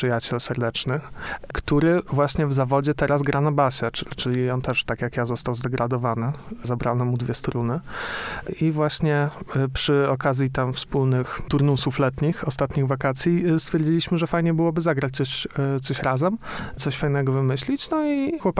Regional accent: Bartoszyce, Warmian-Masurian Voivodeship, Poland; Ja jestem sam z Bartoszyc, czyli jeszcze mniejszego miasta.

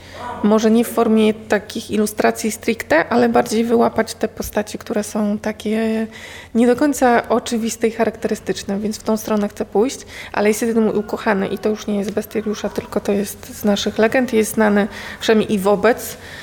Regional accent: Morąg, Warmian-Masurian Voivodeship, Poland; born there; Urodziłam się w Morągu, więc to ani Warmia, ani Mazury.

